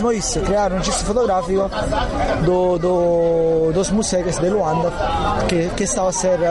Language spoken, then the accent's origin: Portuguese; Naples, Campania, Italy; Portuguese is a second language; now in Portugal; Eu sou italiano, numa cidade do sul, Napoli. Somos assim, um bocado particular. Tem os seus problemas. Eu, em particular, venho de um bairro que se chama Quartieri Spagnoli, que é um dos mais populares e antigos